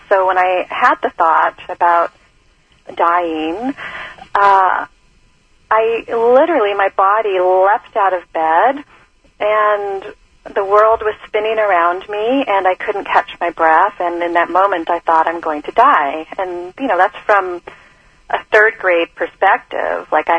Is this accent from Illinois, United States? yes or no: no; Seattle, Washington, United States; Yes, I grew up in Seattle, unfortunately, in a very dysfunctional household.